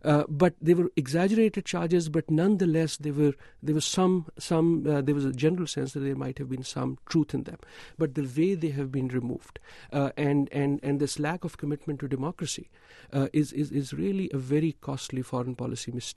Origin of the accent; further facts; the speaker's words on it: Pakistan; So as a Pakistani myself, we are very fond of trying to sort of deflect the blame.